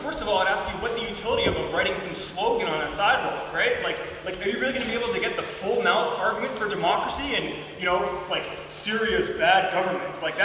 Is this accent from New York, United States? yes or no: no; Boston, Massachusetts, United States; I grew up in Boston, and there's something you learn in Boston, and that's you can't trust Harvard types at all.